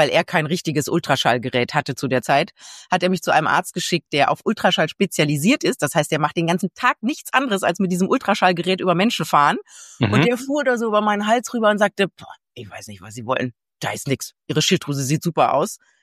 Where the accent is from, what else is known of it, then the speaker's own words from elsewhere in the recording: Germany; ich werde nie Ihre Patientin werden, ich komme aus Deutschland, ich habe Hashimoto, ich komme damit nicht klar.